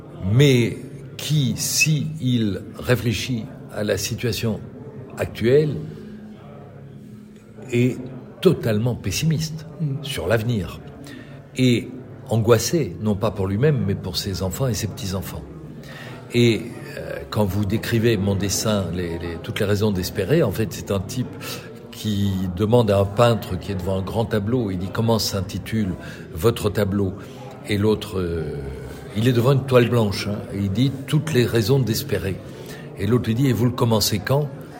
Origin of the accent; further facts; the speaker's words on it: Belgium; pencherais plutôt pour un ADN belge qui n'est pas le même que sur le restant de la planète.